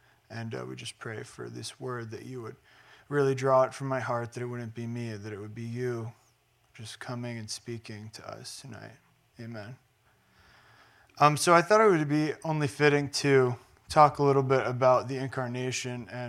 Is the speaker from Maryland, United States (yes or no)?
yes; Baltimore, Maryland, United States; now in Frederick, United States; So I'm originally from Baltimore. … I grew up in the Baltimore church on and off throughout my life